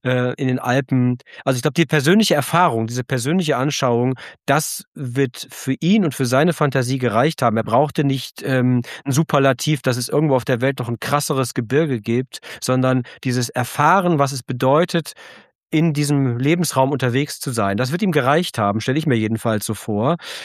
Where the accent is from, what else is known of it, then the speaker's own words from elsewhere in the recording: United Kingdom; German is a second language; Als Brite kann ich das auch gut nachvollziehen.